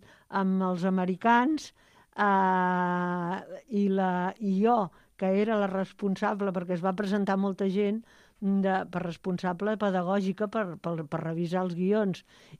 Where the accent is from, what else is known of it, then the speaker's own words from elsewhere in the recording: Montcada, Catalonia, Spain; I això d'haver pogut viatjar gent de poble com som molts de Montcada